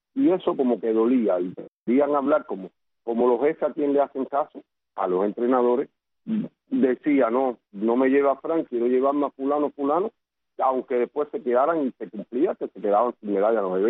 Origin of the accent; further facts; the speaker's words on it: Cuba; le vuelvo a demostrar que soy el primer cubano, y ya, como desgraciadamente se le dice aquí en el buen cubano